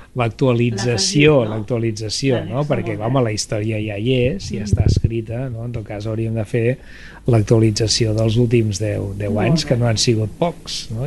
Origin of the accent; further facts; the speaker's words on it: Morella, Valencian Community, Spain; Ells venien de Morella, som de Morella, i Morella tenia una tradició tèxtil.